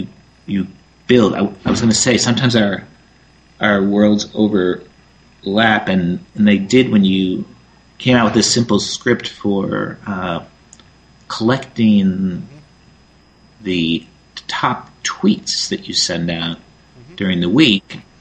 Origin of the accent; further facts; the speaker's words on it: Buffalo, New York, United States; But I didn't grow up in New York. I just knew about WABC from way over in Buffalo.